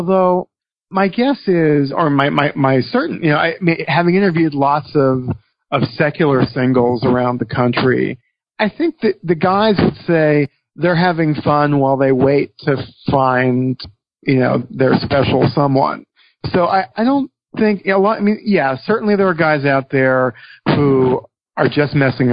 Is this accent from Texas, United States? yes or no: no; New York, United States; as a New Yorker, like the idea of a Mormon marriage crisis sounds